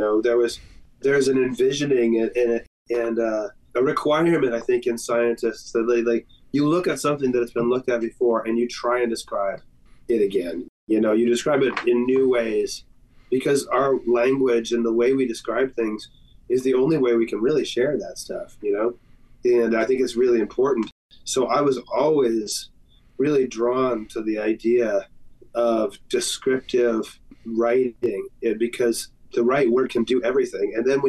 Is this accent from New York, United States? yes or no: no; Idaho, United States; another function of growing up in Idaho was that when I was growing up, we had two TV stations